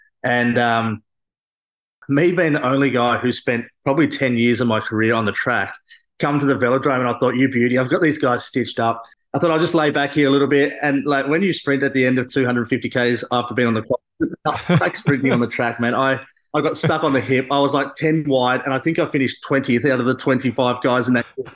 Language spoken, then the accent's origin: English; Australia; Look, I guess being an Aussie and being on the same team